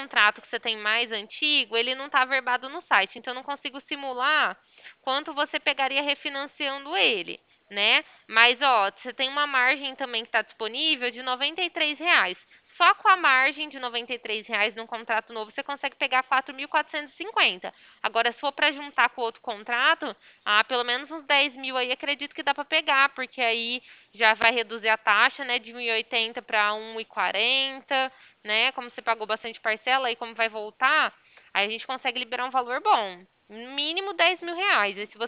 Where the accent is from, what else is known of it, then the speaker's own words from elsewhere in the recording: Ribeirão Preto, São Paulo, Brazil; Eu sou daqui de Ribeirão Preto, tá?